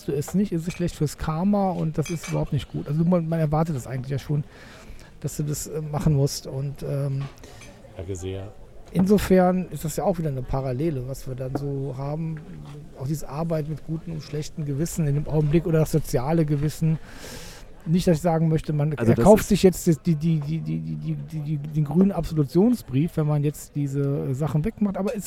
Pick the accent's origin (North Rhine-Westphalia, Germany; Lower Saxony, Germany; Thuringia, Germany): North Rhine-Westphalia, Germany; Cologne; ich bin ja auch als Kölner eher, ich fremde immer mit Hamburg wieder, ne?